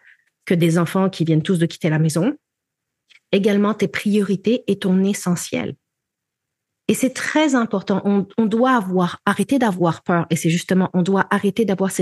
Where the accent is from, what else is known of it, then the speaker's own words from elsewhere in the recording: France; moved away as an adult; j'ai vécu 25 ans de ma vie en France et que je suis née en France.